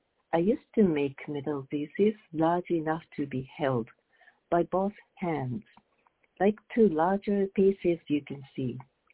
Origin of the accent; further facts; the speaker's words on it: Japan; English is a second language; moved away as an adult; now in United States; I was born and raised in Japan.